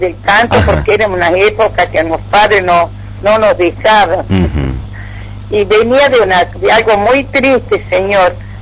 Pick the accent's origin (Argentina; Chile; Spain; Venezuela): Argentina; San Miguel de Tucumán, Tucumán; Acá en San Miguel de Tucumán, pero en Villa Luján.